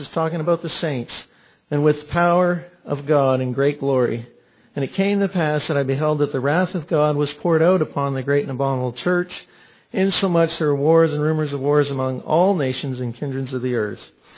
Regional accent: Canada; I'm from Canada and I have family up there.

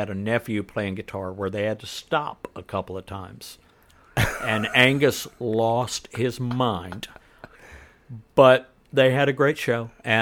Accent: Southern US, United States; You know, hell, I'm from the South.

